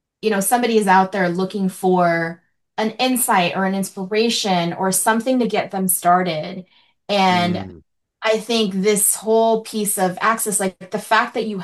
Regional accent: Philippines; As a Filipino first generation immigrant woman, like I never thought I would be in the rooms that I'm in now

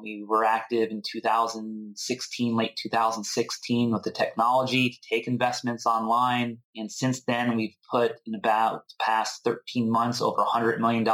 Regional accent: Connecticut, United States; moved away as an adult; also born or lived in Colorado; now in California, United States; I was raised in Connecticut and went to school in Colorado, and then I moved to California and arrived out here in 1997.

